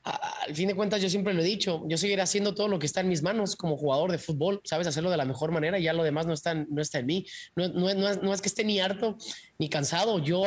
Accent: Mexico; todos los que somos mexicanos

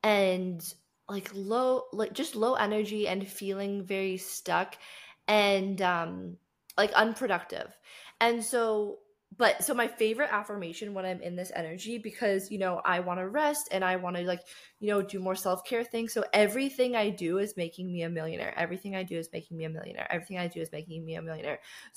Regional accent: Canada; So I grew up in Canada, and I grew up in a very small town

